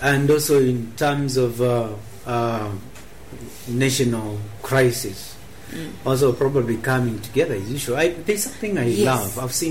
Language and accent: English; Kenya; now in England, United Kingdom; as someone who travels and who doesn't live in Kenya, I used to look forward so much when I'm coming from England. Yeah. I'm like, I'm going home.